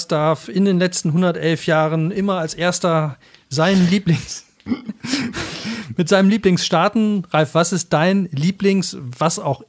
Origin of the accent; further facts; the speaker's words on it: Cologne, North Rhine-Westphalia, Germany; ich komme ja aus Köln und war auch natürlich häufiger mal im Ruhrgebiet